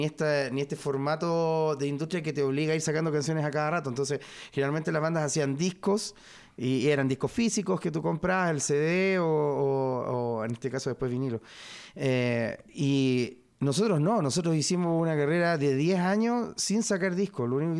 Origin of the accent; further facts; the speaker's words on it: Valparaíso, Chile; somos de Valparaíso